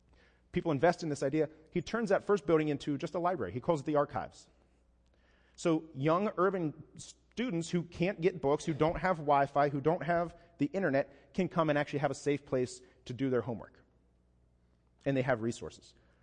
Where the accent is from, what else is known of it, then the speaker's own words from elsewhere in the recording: Youngstown, Ohio, United States; 20 miles north of where I grew up in Youngstown, Ohio